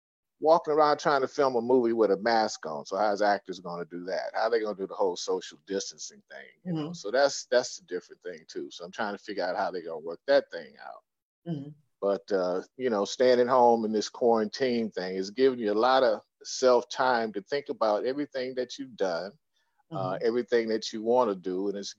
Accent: Bonham, Texas, United States; now in California, United States; Texas, like this little country town called Bonham, Texas, and Fannin County.

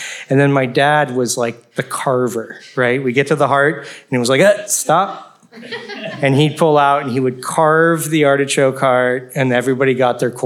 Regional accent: Cupertino, California, United States; Well, I grew up in Cupertino.

